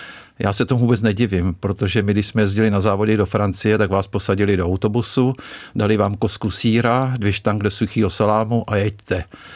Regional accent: Karlovy Vary, Karlovy Vary Region, Czechia; Já jsem vyrůstal v Karlových Varech.

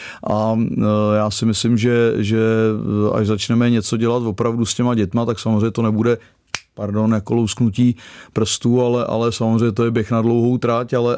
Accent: Prague, Czechia; já jsem vyrostl ve Spartě, jsem z Břevnova teda

